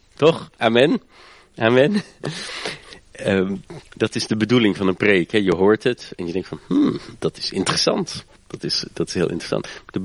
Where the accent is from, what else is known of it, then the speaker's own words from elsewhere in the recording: Germany; Dutch is a second language; Ik ben in Duitsland opgegroeid, ik weet het echt niet.